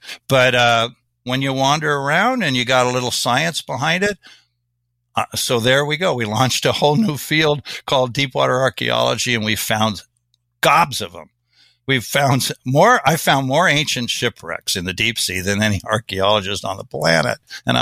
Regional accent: Kansas, United States; I'm from Kansas.

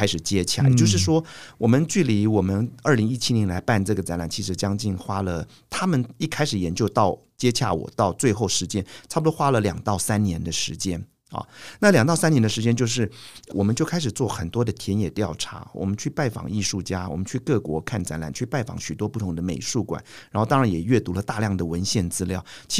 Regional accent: Taiwan; 我从那个时候出国到好多国家，好多的人看到我是台湾人

